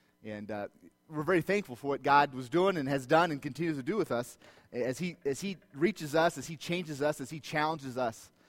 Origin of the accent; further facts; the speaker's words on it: Ankeny, Iowa, United States; moved away as an adult; now in Brazil; We grew up, both my wife and I grew up in Ankeny. We lived in Ankeny our entire life. Our first move was to Brazil. So we went from being born and bred in Ankeny to our first move was to Brazil.